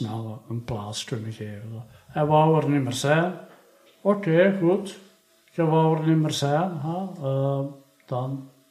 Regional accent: Halen, Flanders, Belgium; also born or lived in Tongeren; Ik ben niet in Halen geboren, maar daar heb ik dan gewoond. Ik ben in Tongeren geboren. Maar dan vanuit Halen ben ik vertrokken naar Hasselt. Van Hasselt naar Tongeren.

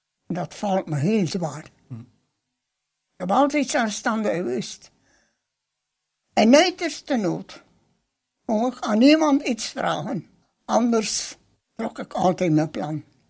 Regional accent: Hooglede, West Flanders, Belgium; Ik ben geboren in Hooglieden. Ik heb altijd op Hooglieden Sint-Josef gewoond.

